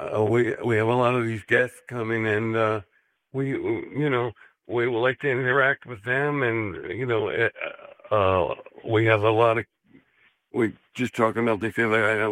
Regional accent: Queens, New York, United States; also born or lived in Long Island; I grew up in Queens, and then my teenage years moved out to Long Island, and I live there still.

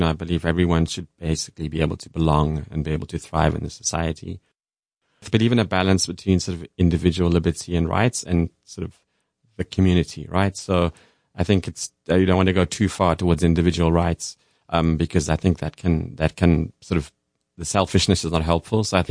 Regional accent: South Africa; American, you know, growing up in South Africa, I knew this idea of Americans and hamburgers.

